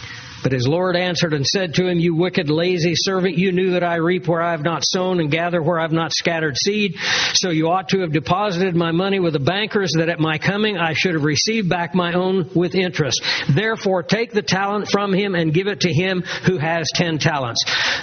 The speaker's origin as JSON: {"language": "English", "region": "Kansas", "country": "United States", "tie": "born or raised there", "said": "I had an opportunity to go back to the area that I grew up in Chase County, Kansas, and to see my Sunday school teacher."}